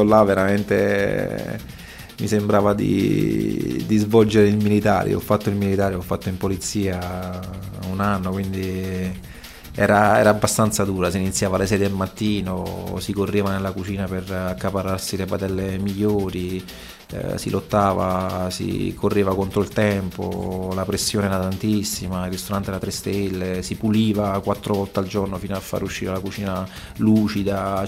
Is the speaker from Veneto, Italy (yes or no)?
no; Naples, Campania, Italy; io da napoletano non l'ho riflettuto